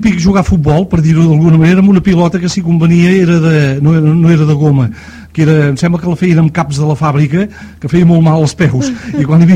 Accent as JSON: {"language": "Catalan", "town": "L'Ametlla de Merola", "region": "Catalonia", "country": "Spain", "tie": "born or raised there", "said": "jo soc fill de l'Ametlla de Merola, a l'acabar la Guerra Civil, que tothom doncs, coneix aquí al costat de Navàs."}